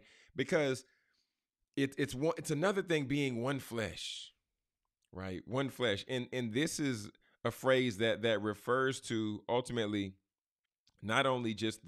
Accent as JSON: {"language": "English", "town": "Garland", "region": "Texas", "country": "United States", "tie": "born or raised there", "said": "we stayed in my childhood home to where I grew up in Garland, Texas, right? Had a lot of memories here, lived a lot of life here."}